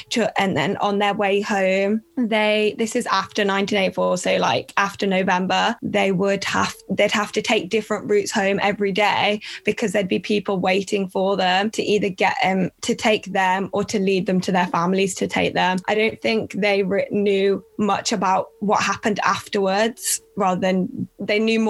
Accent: Wolverhampton, West Midlands, United Kingdom; I'm from Wolverhampton and been raised in a Gursikh Amradhari family.

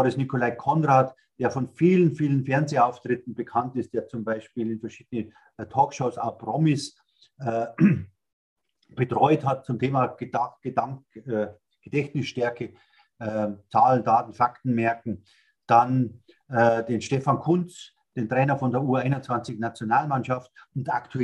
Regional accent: Bavaria, Germany; accent: Bavarian; dass ich so bayerisch spreche.

